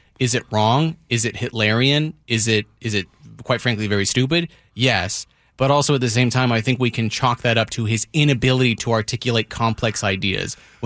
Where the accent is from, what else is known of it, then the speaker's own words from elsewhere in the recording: East Coast, United States; I'm from the East Coast. I understand what the man was saying.